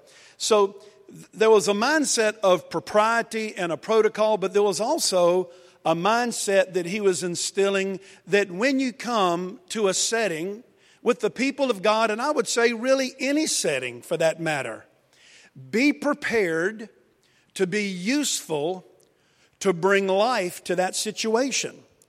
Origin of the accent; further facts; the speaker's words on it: Wilson, United States; there's someone two seats down that I grew up with in Wilson from high school.